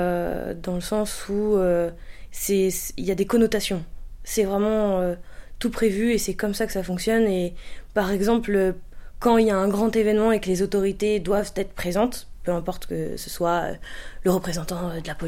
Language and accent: French; France; même si j'ai grandi en France et que je sais à quoi ressemble un magasin, un supermarché, quand je reviens, je suis choquée